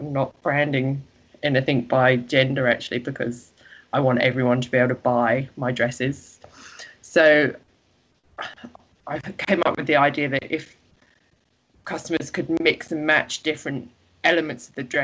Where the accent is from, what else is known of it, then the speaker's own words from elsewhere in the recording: England, United Kingdom; moved away as an adult; now in Canberra, Australia; No, I'm from England and I moved to Australia nearly 10 years ago now, to Canberra.